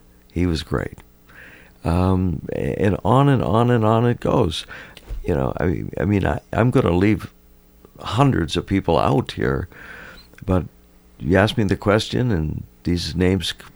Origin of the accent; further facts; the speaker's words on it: Richfield, United States; back in my hometown of Richfield